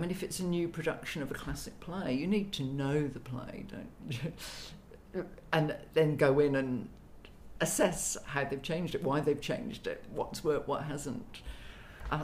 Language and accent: English; England, United Kingdom; growing up in England, I think I've got a real affinity for a lot of the English playwrights